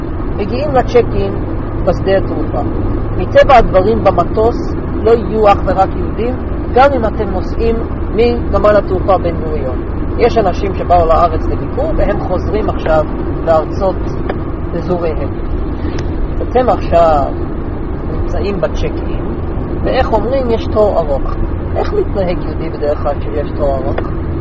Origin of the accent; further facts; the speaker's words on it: United States; Hebrew is a second language; אני אמריקאי, יש לי היסטוריה של כמה מאות שנים